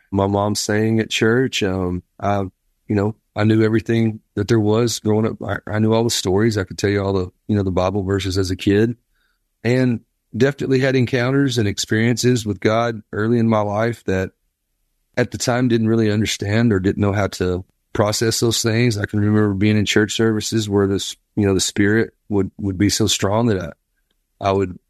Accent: Pensacola, Florida, United States; born there; But basically I was born in Pensacola, Florida.

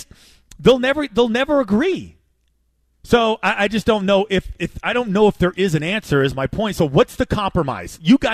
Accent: the West, United States; You grew up in the South. I grew up on the West.

